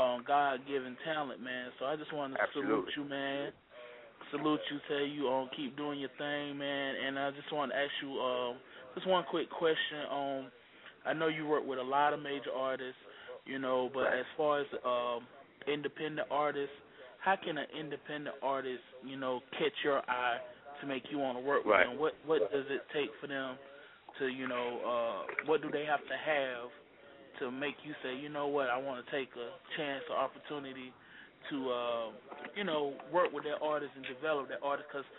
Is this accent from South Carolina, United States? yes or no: yes; South Carolina, United States; Yeah, I'm from South Carolina too, so, you know.